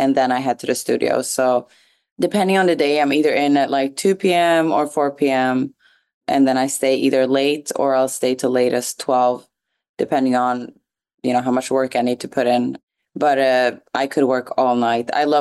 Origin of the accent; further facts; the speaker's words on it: Sweden; I grew up on Gambian, Senegalese music, and, you know, also growing up in Sweden at a very early age, they were playing Afrobeat already out there.